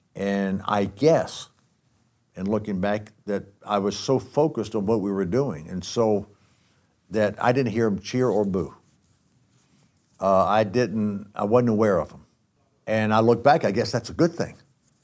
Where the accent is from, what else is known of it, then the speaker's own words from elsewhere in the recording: Athens, Georgia, United States; I grew up in Athens, Georgia, the Bulldog. And I went to high school there. I played my high school games in their stadium.